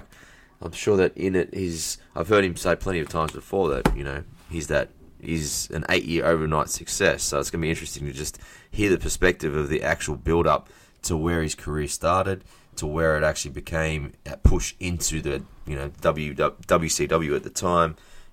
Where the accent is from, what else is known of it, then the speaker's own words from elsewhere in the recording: Blacktown, New South Wales, Australia; Blacktown.